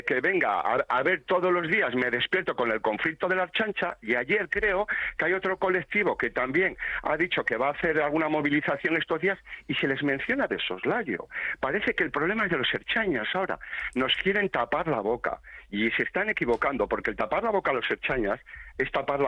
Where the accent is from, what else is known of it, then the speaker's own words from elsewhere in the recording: Basque Country, Spain; Nosotros somos de aquí, ¿eh? Somos de Euskadi, ¿eh?